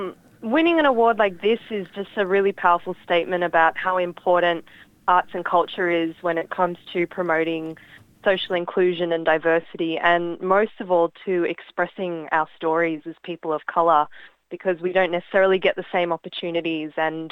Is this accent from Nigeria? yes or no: no; Australia; born there; I shouldn't have to choose whether I'm identified as Fiji Indian, whether I'm Australian born Indian, whether I'm, you know, my father's Tamil.